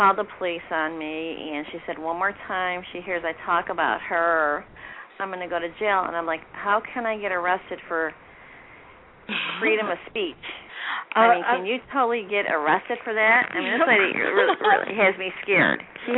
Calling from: Webster, New York, United States; I'm calling from Webster, New York.

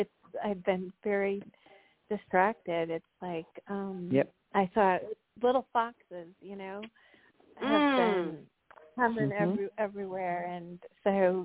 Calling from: North Carolina, United States; from North Carolina.

